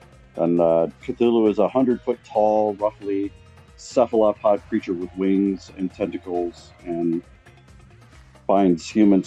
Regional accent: Portland, Oregon, United States; I'm from Portland. I was born here in Portland, Oregon, USA, on the West Coast.

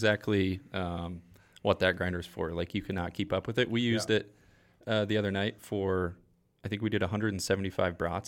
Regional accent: Missouri, United States; because I'm from Missouri. So that's where I do obviously a majority of my hunting.

